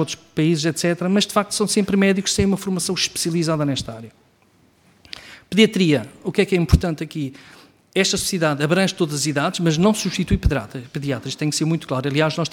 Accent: Arganil, Coimbra, Portugal; eu sou de Arganil, Pampilhosa da Serra, que é uma zona do interior, trabalho em Viseu

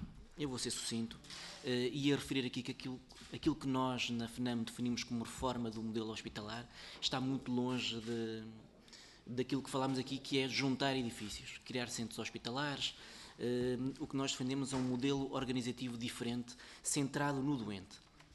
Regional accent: Viseu, Portugal; eu venho de Viseu e conheço essa realidade

